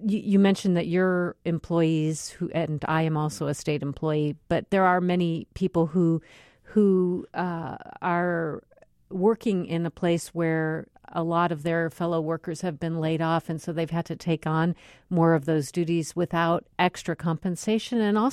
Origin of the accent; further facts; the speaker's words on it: Detroit, Michigan, United States; I'm originally from Detroit